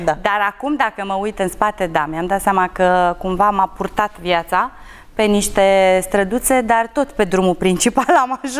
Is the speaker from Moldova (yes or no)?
no; Drobeta-Turnu Severin, Mehedinți County, Romania; born or raised there; moved away as an adult; now in Bucharest, Romania